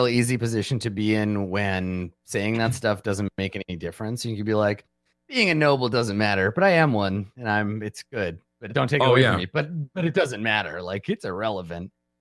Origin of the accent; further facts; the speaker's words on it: Canada; This speaks deeply to me as a Canadian